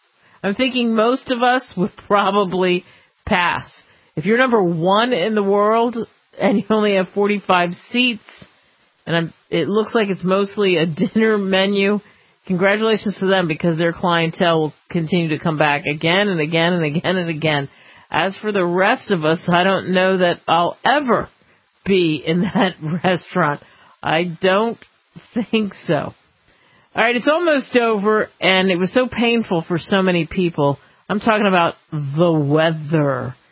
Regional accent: Philadelphia, Pennsylvania, United States; Philadelphia, my hometown, how many inches of snow?

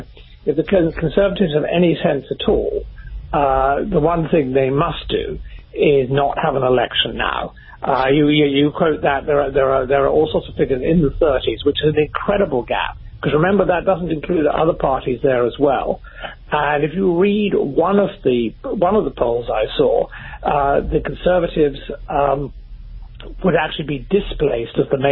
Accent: England, United Kingdom; I grew up in England in the 70s

